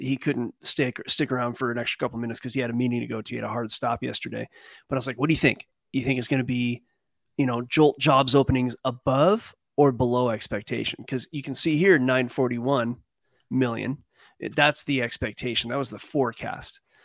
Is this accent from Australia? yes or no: yes; Australia; I'm from Northern Australia, goddamn.